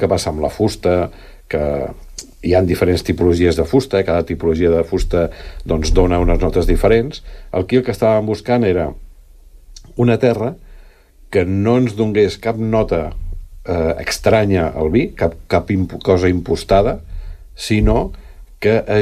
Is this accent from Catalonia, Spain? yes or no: yes; Catalonia, Spain; Soc fill del Penedès, la família estava vinculada al món del vi